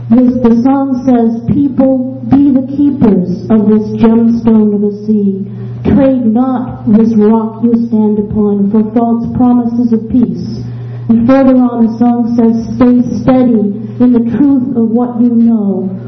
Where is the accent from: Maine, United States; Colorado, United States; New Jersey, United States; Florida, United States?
Maine, United States; Belfast; I'm from Southwest Harbor. I was born and raised in Belfast. My father and my grandfather were from Belfast. I live on Mount Desert Island